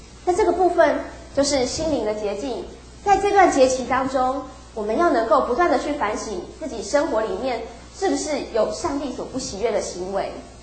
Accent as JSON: {"language": "Chinese", "country": "Taiwan", "said": "在过去我们台湾人真的是非常的好客，而且人情味非常的浓厚"}